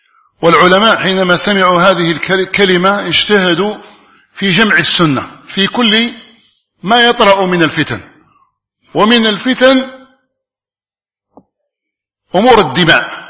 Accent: Algeria; مباركة على بلادنا الجزائر وعلى أبنائها

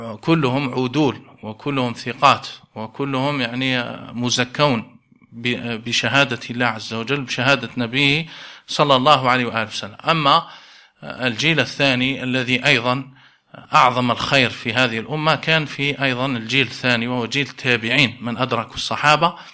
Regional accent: Morocco; هذه هي التي اشتهرت عندنا في المغرب

